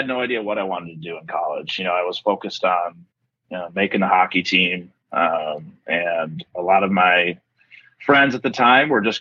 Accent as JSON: {"language": "English", "town": "Alexandria", "region": "Minnesota", "country": "United States", "tie": "born or raised there", "said": "And I knew of Geneva Capital and from growing up in Alexandria, because that's where Geneva's based out of."}